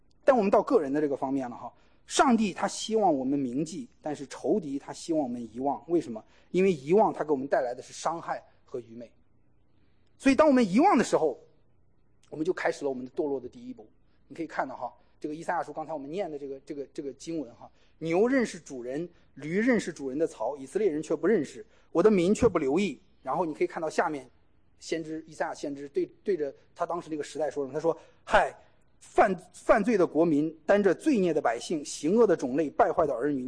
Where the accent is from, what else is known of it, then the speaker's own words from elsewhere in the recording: Henan, China; 我在国内，我是河南的哈，白的，我知道河南名声